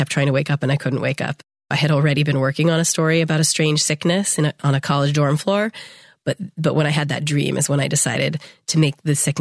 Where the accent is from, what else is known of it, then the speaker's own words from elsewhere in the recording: San Diego, California, United States; there's something about the California landscape, which is where I grew up. I'm from San Diego originally